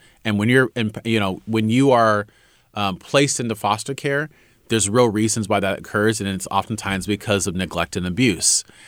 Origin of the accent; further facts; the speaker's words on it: California, United States; also born or lived in Oakland; So my family, I was born in Oakland. My biological mother was in prison, and me and my brother immediately became wards of the court in the foster care, moved up to far northern California